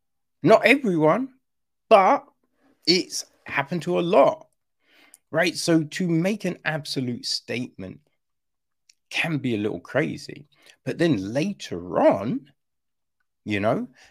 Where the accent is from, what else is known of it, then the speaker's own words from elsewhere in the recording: Orpington, London, United Kingdom; Because she was in Orpington. I grew up in Orpington. That whole situation was long after I'd moved